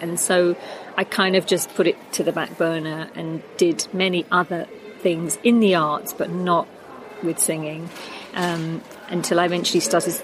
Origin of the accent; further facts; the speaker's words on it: London, United Kingdom; But they were in Italy, and I grew up in London.